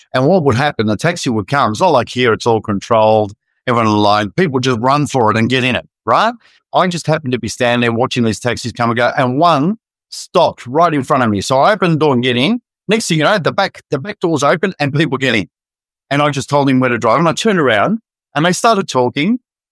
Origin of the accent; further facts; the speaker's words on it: Melbourne, Victoria, Australia; My dad had a Mercedes-Benz service and sales business here in Melbourne. We grew up around Mercs my whole life